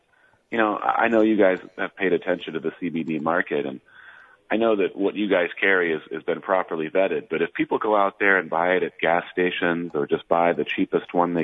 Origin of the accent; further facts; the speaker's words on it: Midwest, United States; now in Columbia, United States; Yeah, I'm in Columbia, Missouri. I grew up here in the Midwest, and now I get to travel around the country.